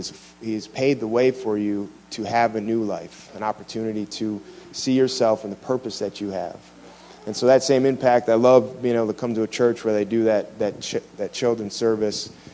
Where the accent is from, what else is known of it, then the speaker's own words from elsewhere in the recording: Detroit, Michigan, United States; I came from Detroit, Michigan, full-blown heroin addict.